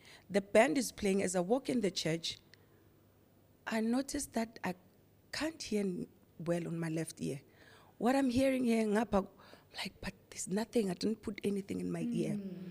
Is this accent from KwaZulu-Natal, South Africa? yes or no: no; Pretoria, Gauteng, South Africa; Yes, I'm from Pretoria.